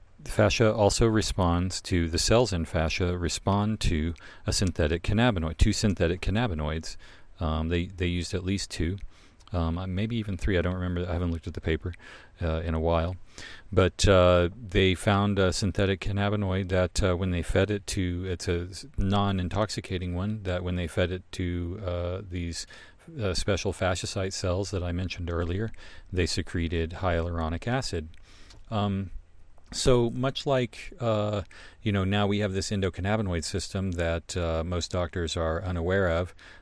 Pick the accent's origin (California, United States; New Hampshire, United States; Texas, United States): New Hampshire, United States; So, let's say, you know, I'm from New Hampshire. I got my original first marijuana certification in New Hampshire